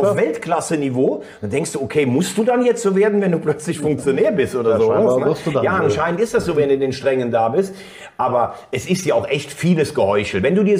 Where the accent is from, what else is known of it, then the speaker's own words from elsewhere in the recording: Rhineland-Palatinate, Germany; Main oder Andernach, da wo ich herkomme.